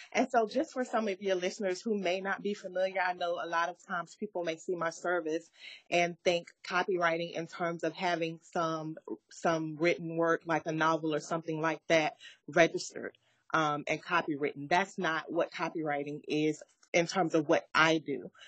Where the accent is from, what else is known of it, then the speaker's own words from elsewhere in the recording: Rocky Mount, North Carolina, United States; now in Raleigh, United States; As you mentioned … I am from Rocky Mount, North Carolina. I currently reside in Raleigh.